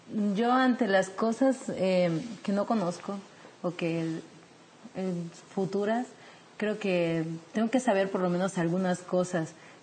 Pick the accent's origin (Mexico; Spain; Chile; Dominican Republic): Mexico; Campeche; moved away; Soy originaria del estado de Campeche, pero desde hace mucho tiempo vivo en Chiapas.